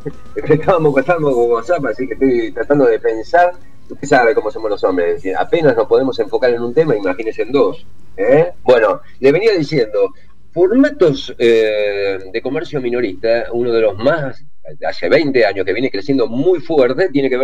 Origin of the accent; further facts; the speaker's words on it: Argentina; cómo somos los argentinos